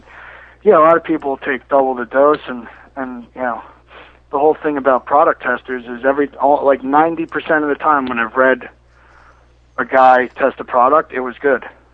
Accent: New Jersey, United States; I'm from New Jersey, so I mean...

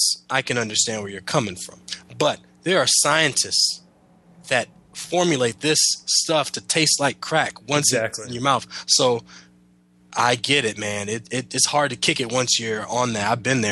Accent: Detroit, Michigan, United States; Man, I remember because I grew up in Detroit, and in Detroit, I think rumor has it that that's where they test out all the new stuff

